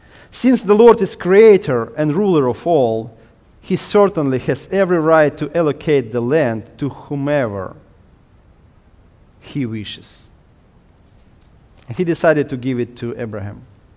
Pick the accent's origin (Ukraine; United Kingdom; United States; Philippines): Ukraine; first language Ukrainian; English is a second language; my first language is Ukrainian, my second Russian, and only my third is English.